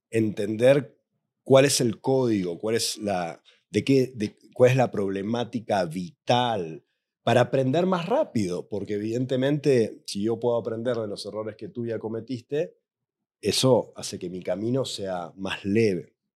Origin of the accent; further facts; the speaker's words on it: Argentina; Pero la confesión que les quiero hacer, chicos, es que soy argentino.